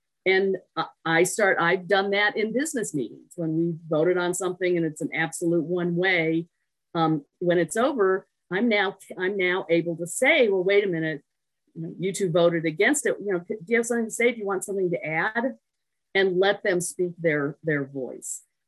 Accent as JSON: {"language": "English", "town": "Tucson", "region": "Arizona", "country": "United States", "tie": "born or raised there", "said": "Because I grew up in Tucson, but I left for a long time, came back about 20 years ago or so"}